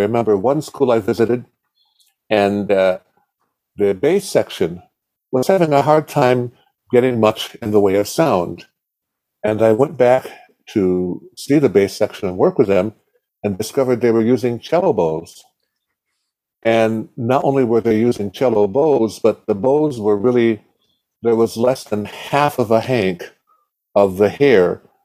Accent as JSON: {"language": "English", "town": "Rome", "region": "New York", "country": "United States", "tie": "born there", "said": "No, I'm originally from, I was born in Rome."}